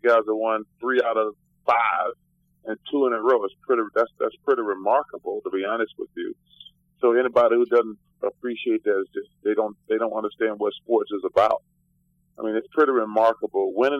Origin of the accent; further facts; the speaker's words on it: Alabama, United States; I mean, I'm from Alabama, so I obviously got a bunch of Alabama friends.